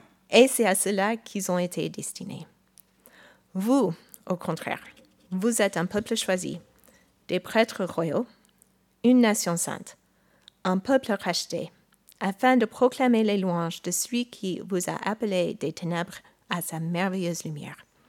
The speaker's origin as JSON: {"language": "French", "country": "United States", "lives_now": "France", "said": "Je suis citoyenne des États-Unis, mais j'habite en France depuis 20 ans."}